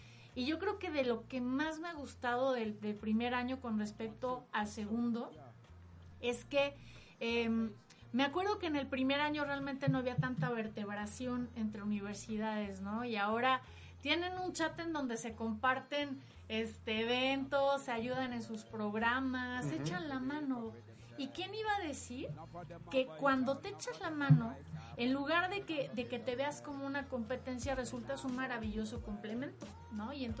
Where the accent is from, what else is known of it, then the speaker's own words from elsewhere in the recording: Mexico; no nos damos el crédito que tenemos que dar como mexicanos.